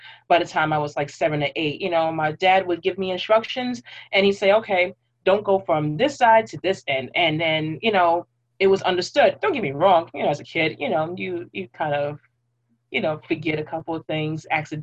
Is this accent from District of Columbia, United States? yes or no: no; Brooklyn, New York, United States; Oh, 80s baby growing up in Brooklyn. Oh, man. So many things have changed over the last, well, I've been here for, what, 32 years of my life?